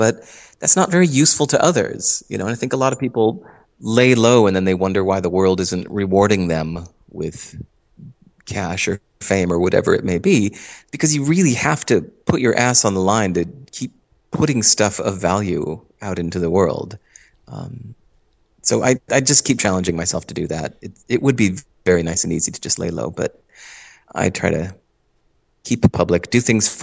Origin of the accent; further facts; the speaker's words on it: Hinsdale, Illinois, United States; I grew up in Hinsdale, Illinois.